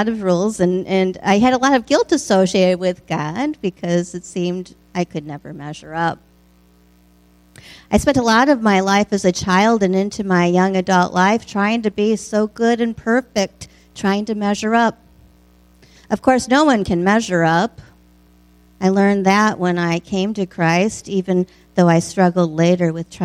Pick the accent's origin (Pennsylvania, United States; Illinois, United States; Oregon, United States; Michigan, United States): Illinois, United States; Hinsdale; born there; I was born in Hinsdale, Illinois.